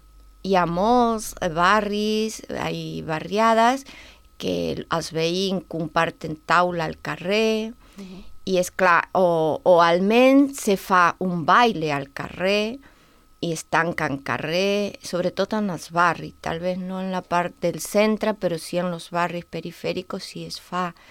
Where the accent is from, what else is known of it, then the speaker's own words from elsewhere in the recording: Tucumán, Argentina; jo sóc de Tucumà, no sé com seran, perquè, és clar, l'Argentina és molt gran